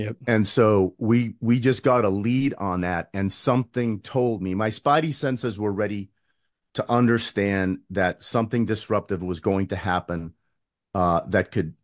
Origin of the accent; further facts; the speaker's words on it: Boston, Massachusetts, United States; I grew up in the Boston, you know, the North Shore of Boston.